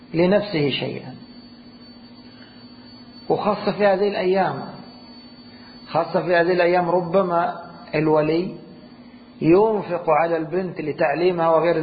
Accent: Egypt; أنا كنت أرى في عقود الزواج عندنا في مصر قديما يكتبون المقدم جنيه والمؤخر 1,000

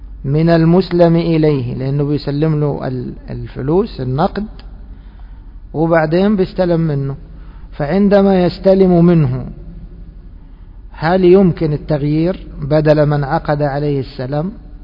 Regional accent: Egypt; نعم، وهذا مشهور عندنا في بلادنا مصر.

